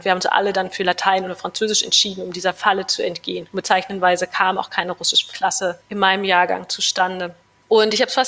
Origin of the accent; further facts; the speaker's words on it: Germany; was für mich als DDR-Kind völlig normal war